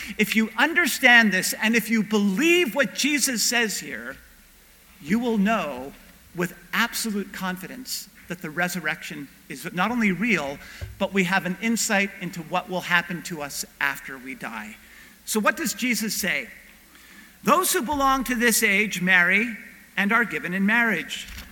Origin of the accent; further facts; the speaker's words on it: Canada; And part of the gift of being Canadian is that we come from a society and a culture where we might be forgetting this reality